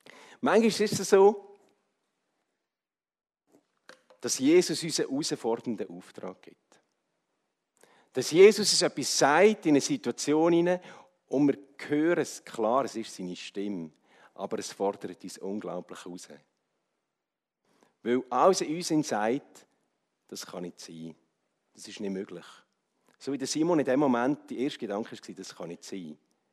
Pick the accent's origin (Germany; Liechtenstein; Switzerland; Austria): Switzerland; Swiss Plateau; Ich bin ein Mittelländer, ich bin in der Region Alten aufgewachsen, mich ein bisschen städtisch orientiert, als Basel durfte Theologie studieren an der STH